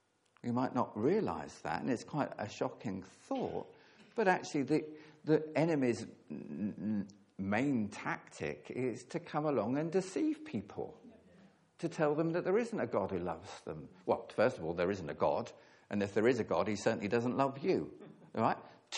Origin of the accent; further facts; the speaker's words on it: East of England, United Kingdom; I'm from Hertfordshire, and we always drop the H's in Hertfordshire.